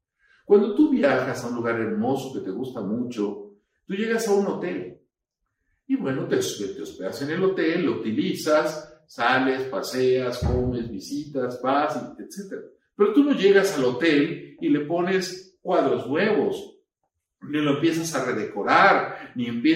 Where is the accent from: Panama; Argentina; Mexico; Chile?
Mexico; como mexicanos, nosotros siempre nos sentimos